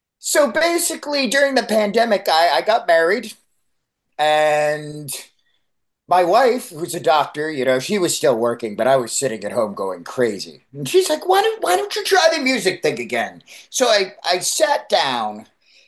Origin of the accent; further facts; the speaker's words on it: New Hampshire, United States; I grew up in New Hampshire, and of course, I got the music bug when I was 17 or so.